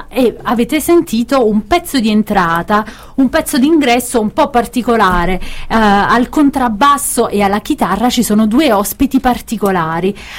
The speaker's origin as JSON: {"language": "Italian", "town": "Caserta", "region": "Campania", "country": "Italy", "said": "che io sono casertana, quindi dai, a volte mi vanto anche un po' di essere napoletana, sebbene non lo sia"}